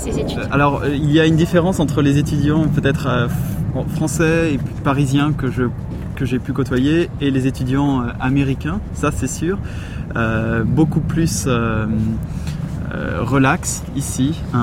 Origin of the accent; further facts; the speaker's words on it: France; Je suis français.